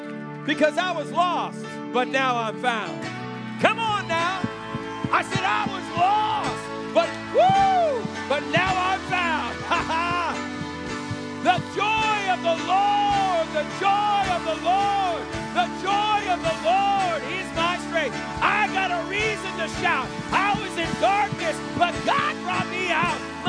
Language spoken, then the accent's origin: English; Boston, Massachusetts, United States; I'm from Boston. You know, everybody's quiet in Boston.